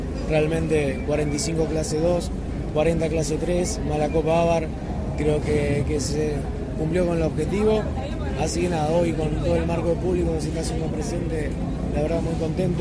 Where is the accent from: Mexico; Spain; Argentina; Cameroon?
Argentina; es un orgullo como argentino